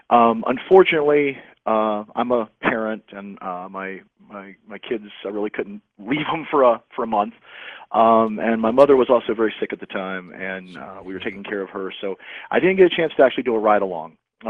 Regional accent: Salem, Virginia, United States; I grew up in Salem, Virginia, and literally the interstate was in our backyard, so I would hear the trucks going by every night

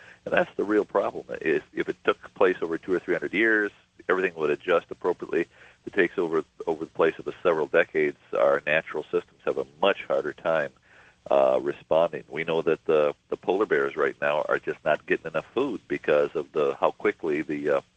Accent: Minnesota, United States; moved away as an adult; also born or lived in Florida; Yeah. I grew up in Minnesota and lived here until I was 45, and then my wife and I headed to Florida because we wanted to not deal with the harsh winters.

